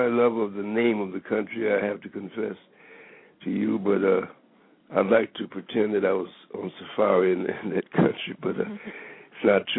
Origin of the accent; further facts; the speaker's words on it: Dallas, Texas, United States; me and my mom, used to go to concerts in my hometown, Dallas.